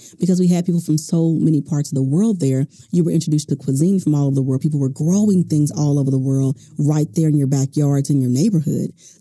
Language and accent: English; Houston, Texas, United States; I've told you guys I was raised in Houston, and Houston has a very warm climate.